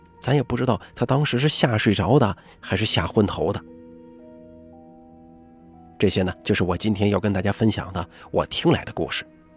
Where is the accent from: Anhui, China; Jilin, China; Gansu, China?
Gansu, China; 我来自甘肃，今年29岁，